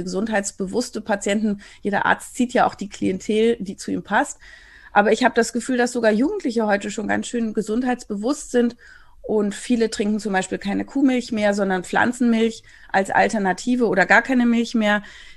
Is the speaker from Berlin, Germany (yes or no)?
yes; Berlin, Germany; Ich komme ja hier aus Berlin